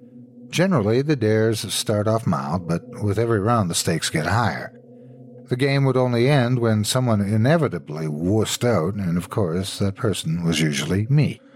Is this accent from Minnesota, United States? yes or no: yes; Woodbury, Minnesota, United States; I'm from Woodbury, Minnesota, as is my entire extended family.